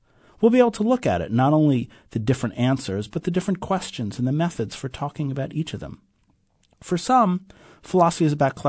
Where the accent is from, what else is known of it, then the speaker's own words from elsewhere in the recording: New York City, New York, United States; I'm from New York City.